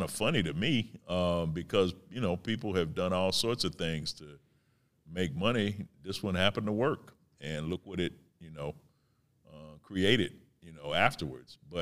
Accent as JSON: {"language": "English", "town": "Detroit", "region": "Michigan", "country": "United States", "said": "You know, I mean, I'm from Detroit. Like, we started it all with Motown."}